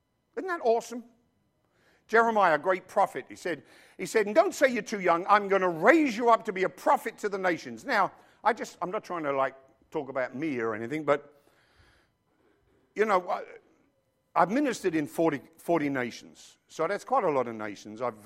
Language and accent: English; London, United Kingdom; born there; it doesn't matter that I was born in Neasden, London. It doesn't matter that I came from 155 Tamford Avenue, Neasden, London, Northwest 27SR.